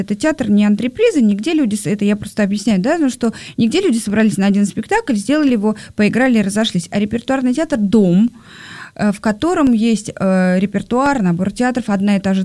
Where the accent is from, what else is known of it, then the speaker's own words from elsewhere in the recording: Saint Petersburg, Russia; Питер же все-таки вторая столица, и я сама из Питера.